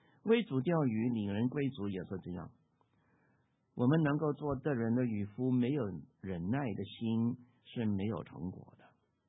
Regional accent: Guangdong, China; 十块钱可以买到一磅，我们广东人说是芒草

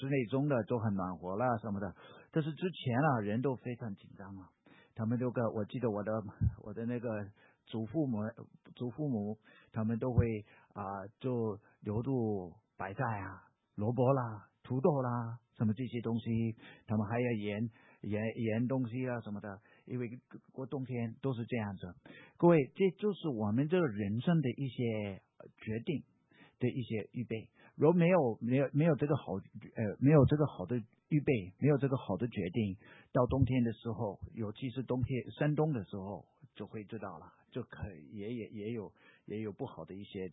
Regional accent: the North, United States; 我是北方土生土长的，我是美国的北方人

